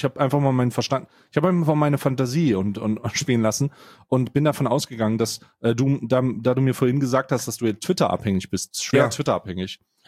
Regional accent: Saxony, Germany; born there; obwohl ich als gebürtiger Ostdeutscher dafür prädestiniert bin, sogar gebürtiger Sachse.

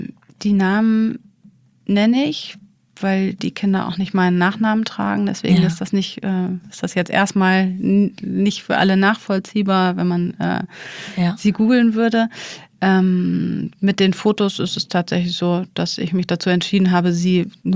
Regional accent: North Rhine-Westphalia, Germany; Wir sind beide aus NRW

